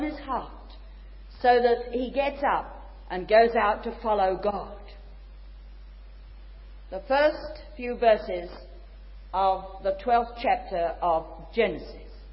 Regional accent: China; now in Australia; dear friend, you'll find that I come from China to challenge Australia for Christ.

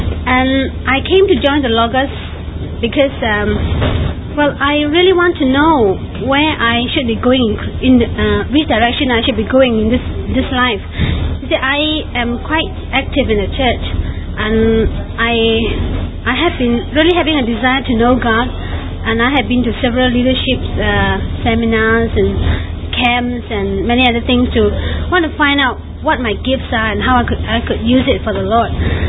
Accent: West Malaysia, Malaysia; I come from West Malaysia, and I have been a Christian for 10 years. I accepted the Lord Jesus Christ at the age of 14

